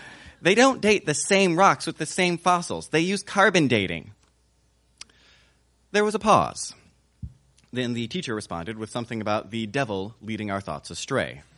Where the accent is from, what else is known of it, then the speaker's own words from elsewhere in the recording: the South, United States; I grew up in the South. My parents didn't make a lot of money